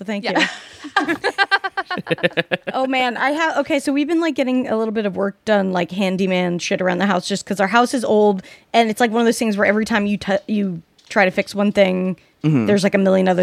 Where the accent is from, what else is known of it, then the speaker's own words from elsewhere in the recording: Salt Lake City, Utah, United States; I'm from Salt Lake, so I can confirm it is like another planet.